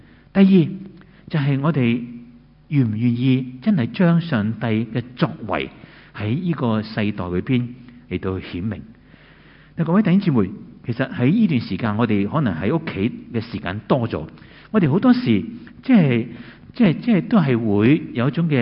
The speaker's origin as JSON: {"language": "Chinese", "country": "Hong Kong"}